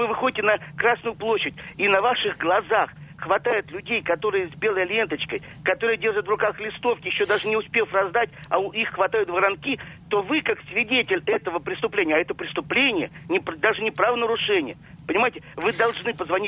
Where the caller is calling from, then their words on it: Moscow, Russia; Да, я и звоню из Москвы.